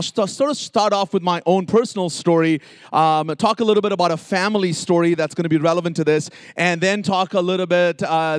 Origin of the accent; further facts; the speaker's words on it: Bahrain; So I grew up in the Middle East. My parents are originally from South India, but I was born and raised in a Middle Eastern country called Bahrain, and grew up in the church